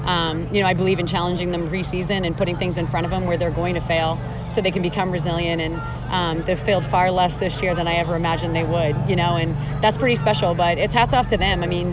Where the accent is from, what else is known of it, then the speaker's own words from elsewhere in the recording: Massachusetts, United States; I grew up in Massachusetts, and I played at Maine, so I had to play against them.